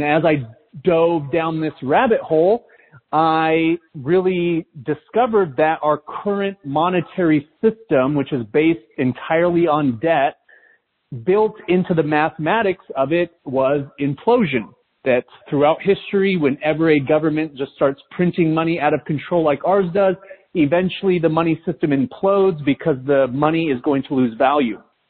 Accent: Salt Lake City, Utah, United States; So I grew up in Salt Lake City, Utah.

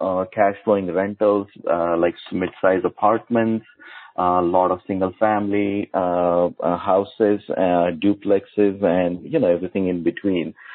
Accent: India; English is a second language; moved away as an adult; now in United States; I am a typical immigrant story. I came from India for my master's. I studied at Clemson University from 97 to 98

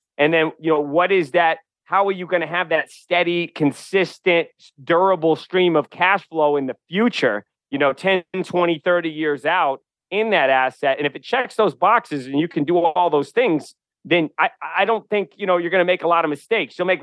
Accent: New Hampshire, United States; And I grew up paving in New Hampshire for my father in the summers, and he owns that company.

